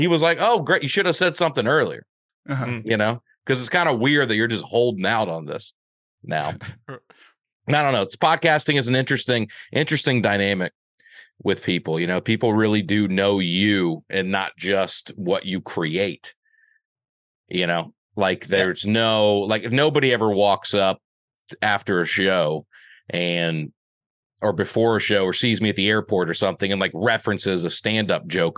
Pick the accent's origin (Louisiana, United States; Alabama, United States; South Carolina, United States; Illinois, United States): Alabama, United States; now in Tennessee, United States; And then I say, I'm from Alabama and I live in Tennessee.